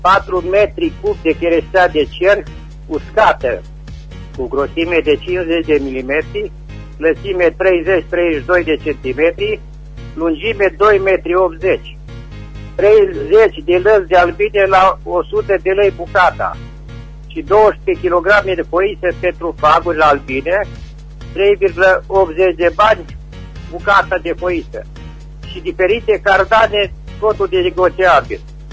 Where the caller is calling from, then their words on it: Răchita, Timiș County, Romania; sunt din Răchita, județul Timiș.